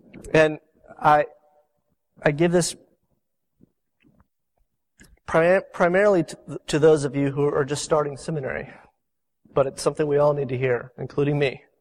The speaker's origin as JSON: {"language": "English", "town": "Jacksonville", "region": "Florida", "country": "United States", "tie": "born or raised there", "said": "I grew up in Jacksonville, Florida. It's a country compared to Orlando."}